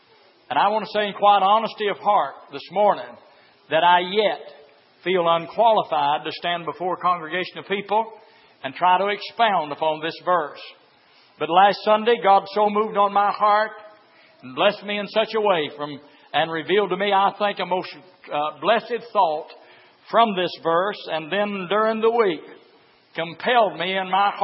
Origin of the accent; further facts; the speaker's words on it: Kentucky, United States; I'm glad I'm from Kentucky.